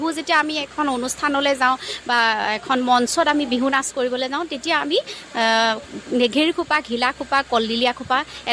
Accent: Nagaon, Assam, India; নগাঁও ফুচেৰপুটিৰ জীয়াৰী হয় আৰু বালিসত্ৰৰ বোৱাৰী হয়।

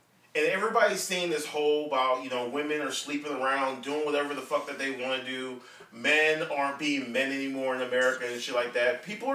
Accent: Nigeria; Okay, for example, I'm African and I'm Nigerian.

